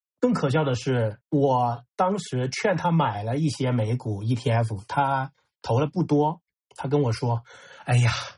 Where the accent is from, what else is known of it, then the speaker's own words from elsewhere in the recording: China; 他并没有阻止我们内地人前往香港去开这种银行卡